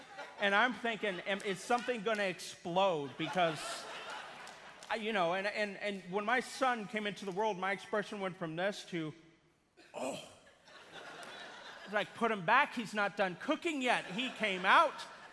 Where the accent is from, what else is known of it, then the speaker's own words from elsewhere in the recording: Missouri, United States; I'm originally from Missouri, so I'm a Kansas City Chiefs fan.